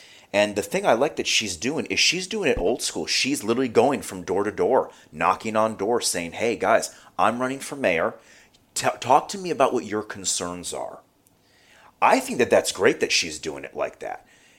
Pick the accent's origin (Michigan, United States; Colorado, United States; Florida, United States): Florida, United States; Hollywood; because I grew up on Hollywood Beach.